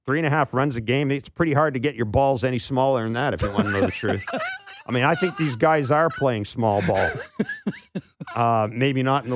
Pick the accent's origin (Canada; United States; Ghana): Canada; Morden, Manitoba; also born or lived in Kingston; Well, I was born in Kingston. Morden's my hometown, but I was born in Kingston.